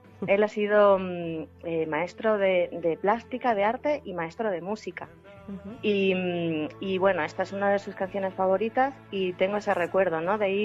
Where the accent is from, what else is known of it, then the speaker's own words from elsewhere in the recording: Valverde de la Vera, Extremadura, Spain; Yo crecí en Valverde de la Vera, mi familia es de la Vera y del Valle del Jerte, y somos familia numerosa, 4 hermanos